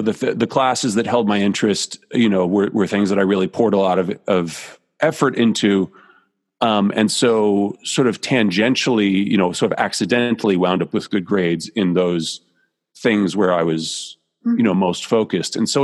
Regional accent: New Jersey, United States; I grew up in New Jersey.

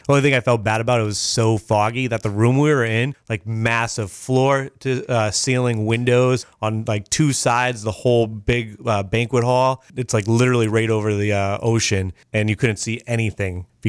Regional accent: Massachusetts, United States; maybe it's a Massachusetts thing because we're just classier from Massachusetts.

